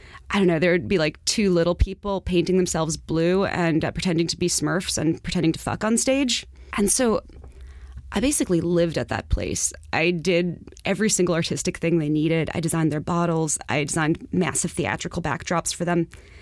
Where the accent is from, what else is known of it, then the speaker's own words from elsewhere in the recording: Far Rockaway, New York, United States; I'm from Far Rockaway. My mom is an illustrator. I've been drawing since I was 4 years old.